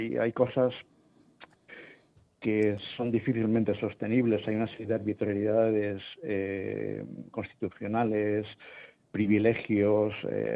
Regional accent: Spain; para nosotros como españoles

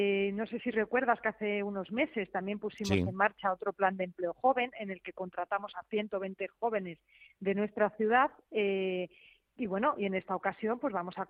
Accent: Community of Madrid, Spain; siendo madrileños

